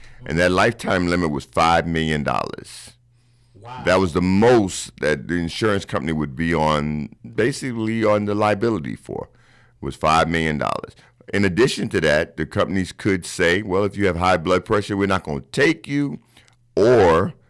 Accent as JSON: {"language": "English", "town": "Brooklyn", "region": "New York", "country": "United States", "said": "I'm originally from New York, from Brooklyn."}